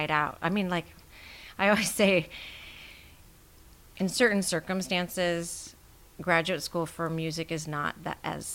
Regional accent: Eugene, Oregon, United States; And I was born and raised in Eugene. It's a wonderful place to grow up, right?

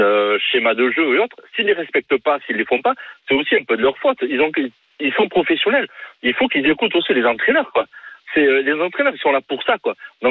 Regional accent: Biarritz, Nouvelle-Aquitaine, France; Je suis de Biarritz.

